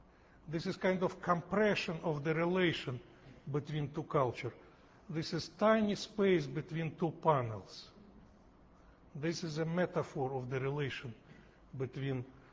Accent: Russia; accent: New York; now in United States; I immigrated from Soviet Union in the 77. I spent 1 year in Israel, and after that came to New York.

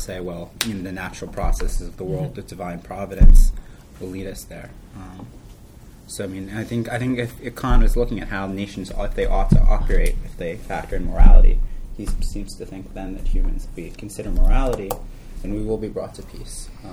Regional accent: Lansdale, Pennsylvania, United States; I'm from Lansdale, Pennsylvania.

